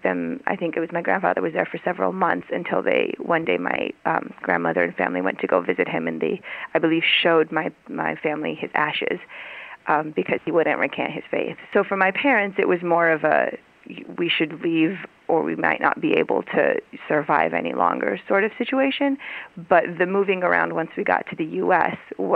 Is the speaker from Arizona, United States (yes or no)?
yes; Arizona, United States; also born or lived in Iran; because I came from Iran, and I ended up in Arizona, which is, I feel like it's a unique place to grow up.